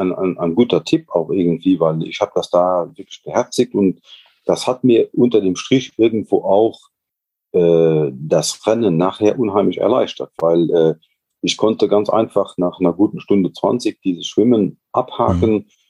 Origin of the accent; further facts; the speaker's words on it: Luxembourg; das ist so ein Profil, wie wir das bei uns in Luxemburg halt auch kennen.